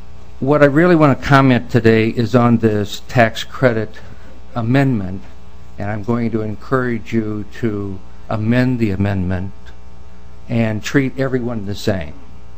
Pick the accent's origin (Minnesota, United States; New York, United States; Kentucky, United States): Minnesota, United States; So what I'm about to say, I say as a Minnesotan. I've lived here all my life.